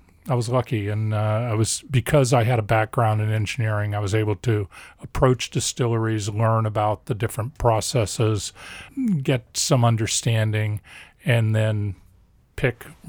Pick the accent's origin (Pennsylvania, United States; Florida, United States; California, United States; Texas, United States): Florida, United States; I grew up in Florida.